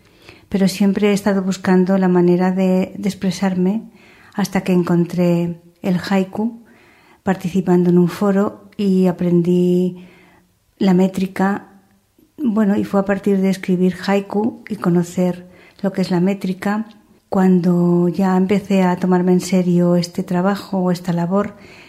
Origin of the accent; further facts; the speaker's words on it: Valencia, Valencian Community, Spain; de Valencia, España